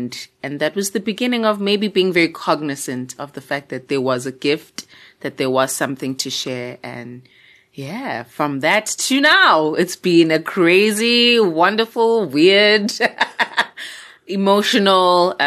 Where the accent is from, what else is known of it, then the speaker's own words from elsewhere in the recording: Pietermaritzburg, KwaZulu-Natal, South Africa; also born or lived in Durban; I was born in Durban, Overport, KwaZulu-Natal, South Africa, raised in Pietermaritzburg, which is like maybe 45 minutes away from where I was born, in a township called Imbali, Ewan.